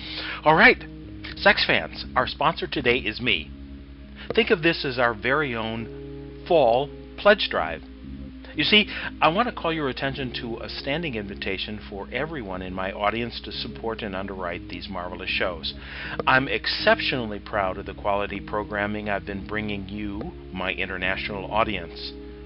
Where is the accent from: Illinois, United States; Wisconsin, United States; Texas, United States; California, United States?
Illinois, United States; Chicago; Annie from Chicago, my hometown